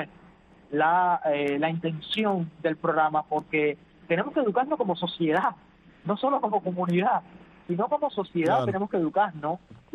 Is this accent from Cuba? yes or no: yes; Cuba; somos LGBT, señores, pero también somos cubanos.